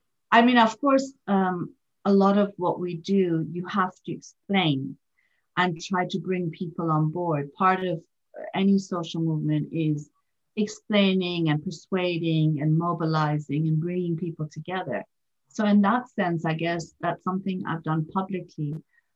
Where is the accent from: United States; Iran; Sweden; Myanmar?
Iran; moved away; when I was living in Sudan, because I was a single woman and because I came from Iran